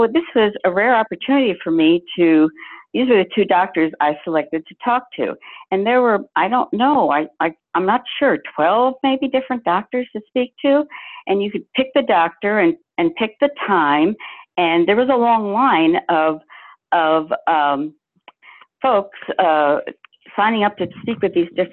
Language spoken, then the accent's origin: English; Philadelphia, Pennsylvania, United States; I'm from the Philadelphia area.